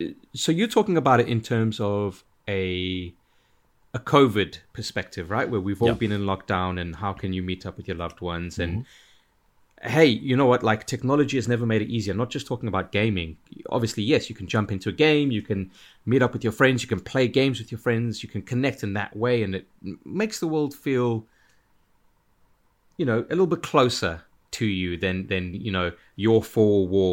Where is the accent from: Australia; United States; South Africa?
South Africa; now in United Kingdom; when I immigrated to the UK from South Africa, I was having such a hard time kind of getting to grips with things.